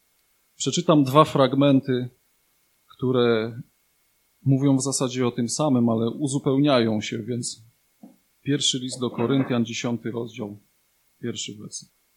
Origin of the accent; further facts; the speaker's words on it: Ciechanów, Masovian Voivodeship, Poland; jestem z Ciechanowa.